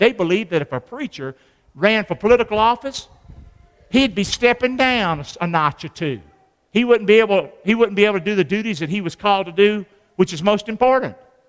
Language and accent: English; North Carolina, United States; When I grew up in North Carolina, one rule was you didn't like South Carolina.